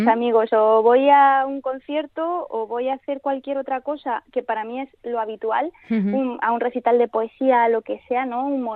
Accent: Granada, Andalusia, Spain; now in Bilbao, Spain; Yo soy de Granada, sí. Llevo muchos años viviendo en Bilbao y aprendí allí lengua de signos.

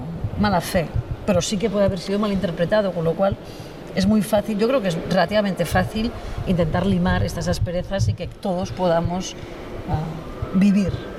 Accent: Catalonia, Spain; Yo voy a decir que no soy vasca, que soy catalana.

